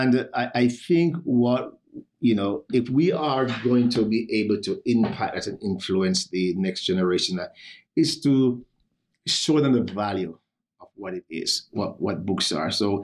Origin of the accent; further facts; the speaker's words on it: Jamaica; also born or lived in United States; now in Calgary, Canada; yes, I'm from Jamaica, and also part of it was in the States, because I lived in the States for a period of time as well too